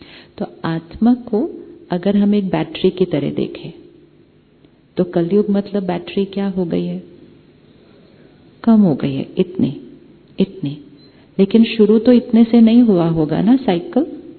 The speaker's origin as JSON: {"language": "Hindi", "country": "India", "said": "मैं भारत का रहने वाला हूं, मैं हिंदू धर्म को प्रैक्टिस करने वाला हूं"}